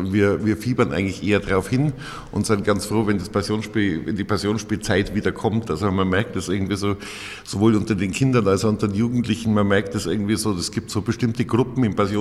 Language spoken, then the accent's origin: German; Oberammergau, Bavaria, Germany; Ja, ich bin eigentlich hier in Oberammergau in einem Wirtshaus aufgewachsen.